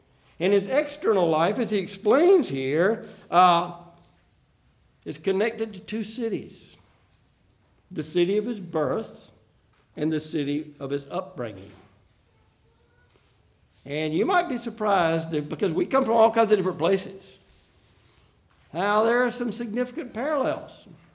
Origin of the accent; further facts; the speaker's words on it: Deep South, United States; I grew up in the Deep South in the 50s and 60s. I was born in 48.